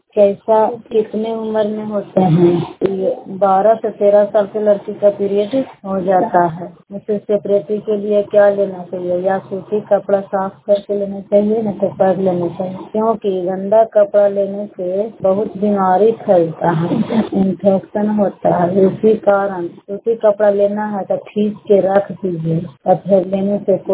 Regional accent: Bihar, India

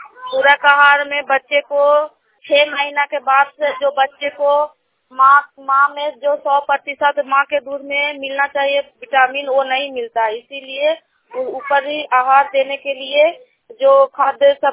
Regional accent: Bihar, India; मैं नालंदा डिस्ट्रिक्ट इंदौर पंचायत के निवासी हूँ

